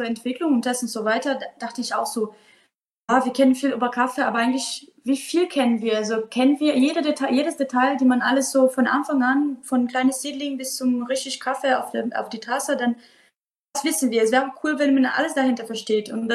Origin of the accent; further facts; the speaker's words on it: Brazil; German is a second language; now in Germany; ich komme aus Brasilien und mein Opa hat einen Farm